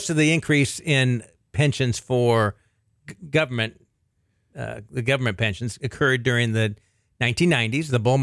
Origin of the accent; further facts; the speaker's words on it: California, United States; I grew up in Southern California area.